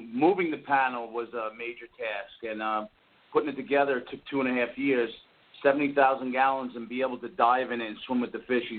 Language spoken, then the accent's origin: English; New York, United States; we're two guys from New York that we work.